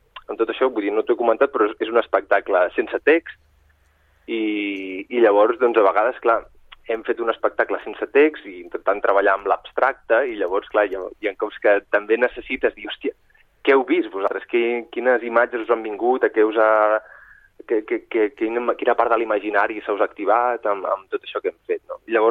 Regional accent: Barcelona, Catalonia, Spain; Jo soc de Barcelona

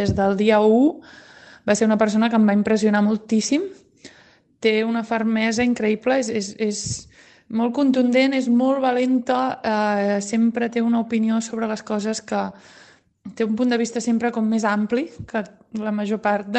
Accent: Sabadell, Catalonia, Spain; soc veïna de la Laura Clotet, soc sabadellenca com ella i soc cantant, músic de clàssic, de música clàssica.

